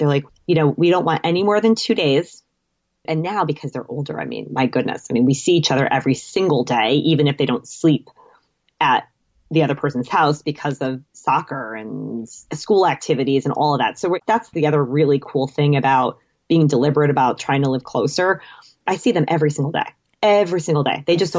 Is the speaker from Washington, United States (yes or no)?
no; Boston, Massachusetts, United States; now in New York, United States; I'm from the Boston area. My kid's dad is from New York. We were living in New York.